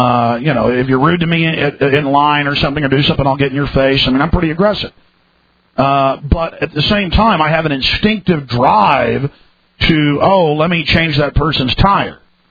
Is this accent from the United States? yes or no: yes; Dallas, Texas, United States; now in Austin, United States; growing up in Dallas, for some reason during the 80s, it was a lot rougher, in the early 90s, was a lot rougher than what I've seen in Austin, Texas